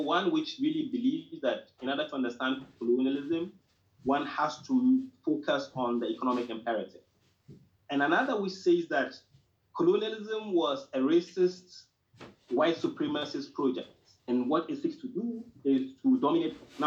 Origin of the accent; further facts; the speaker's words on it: Ghana; So if you take the part of Africa that I come from West Africa, I come from Ghana.